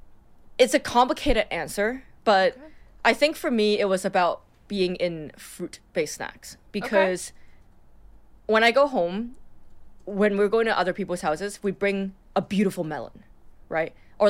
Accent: Singapore; also born or lived in Hong Kong; I really thought about how I grew up eating in Singapore and Hong Kong.

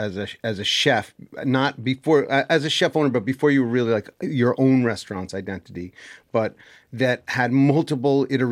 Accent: New York City, New York, United States; also born or lived in Boonton, New Jersey; And I'm a New York guy. I grew up in the city. I was born in New Jersey. It's a dirty Jersey, a little secret.

